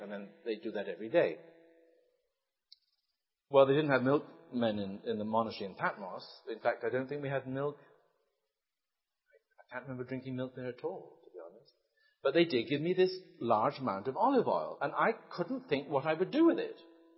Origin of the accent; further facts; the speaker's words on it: England, United Kingdom; I grew up in England, and when I grew up, I think wine was not a common drink apart from very special occasions. And I grew up in a non-alcohol drinking family anyway.